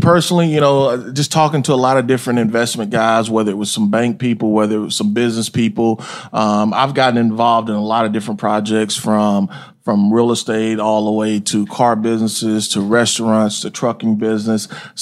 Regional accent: Mississippi, United States; Grew up in Mississippi, about 45 minutes east of Jackson. So been in the South, you know, my whole life as far as high school and college, and was privileged enough to play in New Orleans.

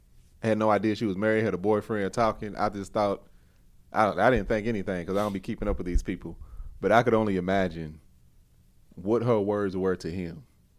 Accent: the South, United States; hey, girl, look, I'm from the South. I know I don't be speaking clear all

